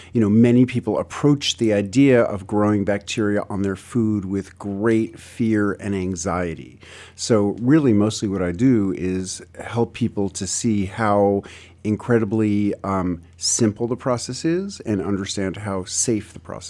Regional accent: New York City, New York, United States; I moved from New York City, which is where I was born and raised, to rural Tennessee 25 years ago and got involved in gardening.

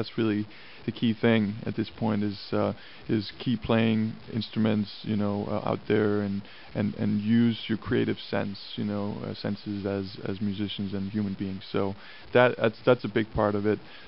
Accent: Copenhagen, Capital Region of Denmark, Denmark; English is a second language; I'm actually originally from Copenhagen, Denmark, so I go over to Denmark and play with my band there.

